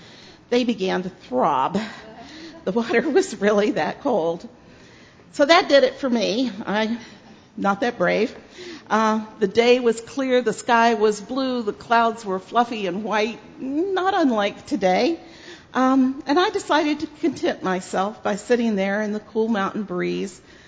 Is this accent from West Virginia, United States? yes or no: yes; Richwood, West Virginia, United States; I believe I spoke last summer about growing up in Richwood and may have mentioned that it is a little tiny town that sits in a valley that is formed by the Cherry River.